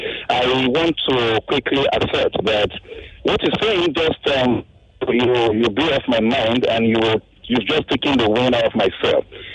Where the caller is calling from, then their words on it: Lagos, Nigeria; I'm calling from Satellite Town.